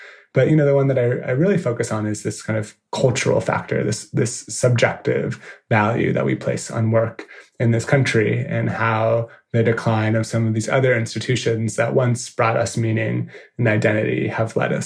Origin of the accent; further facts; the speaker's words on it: San Francisco, California, United States; a recruiter reached out to me about a job offer at a design agency based in San Francisco in my hometown.